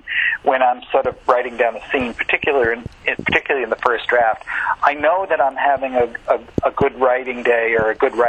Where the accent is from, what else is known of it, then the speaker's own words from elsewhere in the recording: Norwich, Connecticut, United States; It's based on my hometown of Norwich with a little bit of New London, Connecticut, mixed in there.